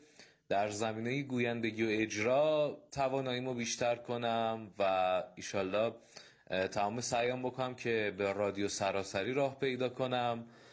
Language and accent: Persian; Kashan, Isfahan, Iran; born there; 1376 هم و 24 سالمه. لیسانس رشته روانشناسی دارم و در کاشان متولد شدم.